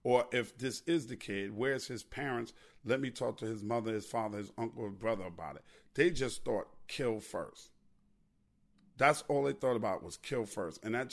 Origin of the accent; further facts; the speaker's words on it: New York, United States; Now, I'm from New York, but I'm working in Chicago right now.